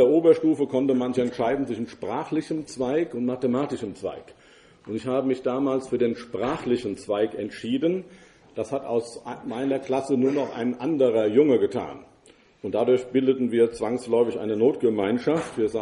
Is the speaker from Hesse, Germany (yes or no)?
yes; Hesse, Germany; Ich muss einfach als Hesse, je nachdem aus welcher Gegend ich komme, versuchen, die Zischlaute zu vermeiden. Ich habe dann zunächst in Gießen studiert, aber dann hauptsächlich in München